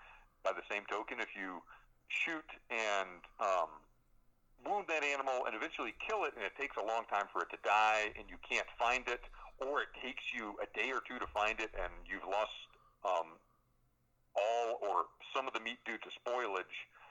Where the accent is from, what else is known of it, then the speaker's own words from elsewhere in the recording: Texas, United States; I grew up hunting out in East Texas, and in those piney woods